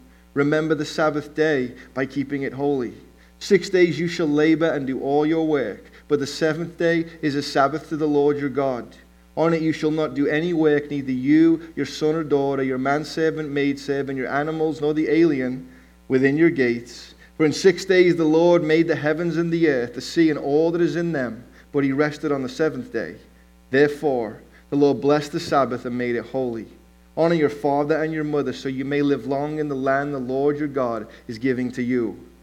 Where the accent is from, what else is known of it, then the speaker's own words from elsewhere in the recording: Liverpool, North West England, United Kingdom; I was raised in Liverpool, England, not as a believer